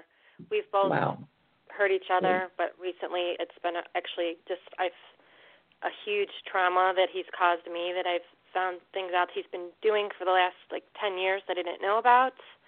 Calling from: Florida, United States; I'm calling from Florida.

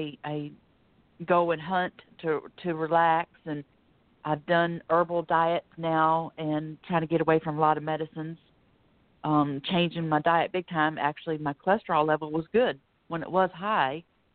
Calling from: Florida, United States; I'm calling from Florida.

